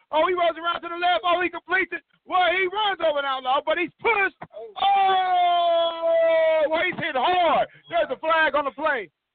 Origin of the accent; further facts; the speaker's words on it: Muskogee, Oklahoma, United States; I'm from Muskogee, Oklahoma.